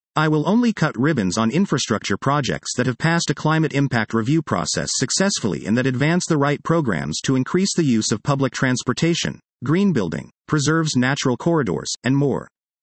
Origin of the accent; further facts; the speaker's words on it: United States; now in Israel; Growing up in the United States implanted in me a deep appreciation of the need for balance and separation of powers